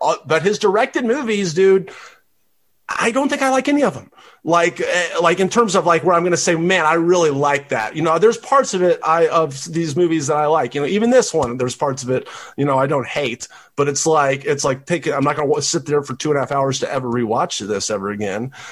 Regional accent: Tennessee, United States; In my mind, I'm from Tennessee.

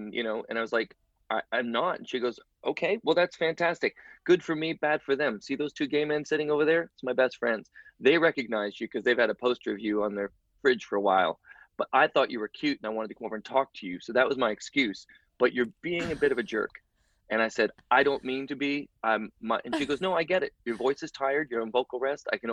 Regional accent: Hamilton, Ontario, Canada; moved away as an adult; now in Vancouver, Canada; So I moved from Ontario, Hamilton, right outside Toronto, all the way to Vancouver when I was 20 years old on about maybe 3 hours notice.

